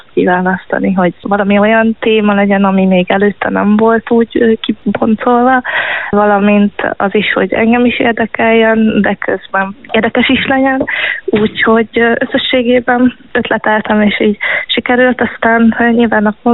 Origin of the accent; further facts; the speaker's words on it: Mezőtúr, Jász-Nagykun-Szolnok, Hungary; A szakdolgozatom témájával pályáztam, ami a szülővárosomnak a turizmusának a vizsgálata volt. A címe az volt, hogy a mezőtúri ökoszisztéma szolgáltatások potenciális felhasználási lehetőségei.